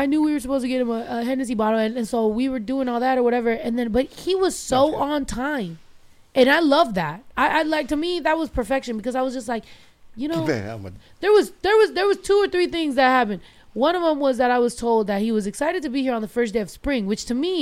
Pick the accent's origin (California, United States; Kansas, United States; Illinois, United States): California, United States; San Jose; born there; moved away as an adult; now in Texas, United States; So I moved to Texas when I was like 22.